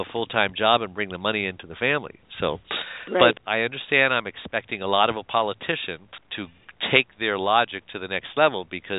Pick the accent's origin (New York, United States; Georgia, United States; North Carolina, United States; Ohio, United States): New York, United States; We're both from New York, so I think we think alike.